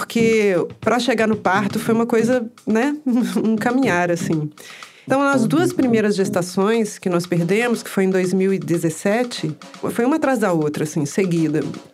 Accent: Minas Gerais, Brazil; now in Salvador, Brazil; eu moro em Salvador, eu sou mineira, moro em Salvador, então eu não tenho aqui um vínculo com a cidade de muitos anos, sabe?

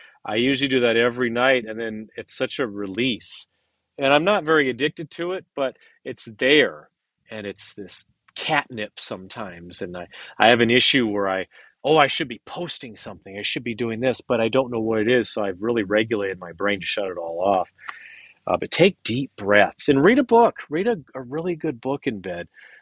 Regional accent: Wisconsin, United States; also born or lived in Southern California; I'm from Wisconsin also, Southern California, then Wisconsin. I call Wisconsin home.

